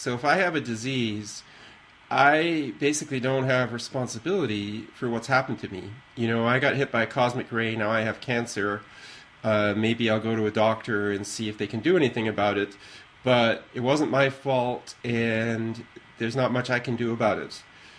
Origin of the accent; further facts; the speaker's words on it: England, United Kingdom; because I grew up in England